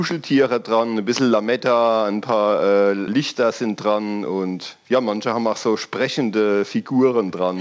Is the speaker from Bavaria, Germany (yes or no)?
no; Schweigen-Rechtenbach, Rhineland-Palatinate, Germany; Und ich freue mich natürlich besonders, dass ich in meinem Heimatort auch Halt machen kann.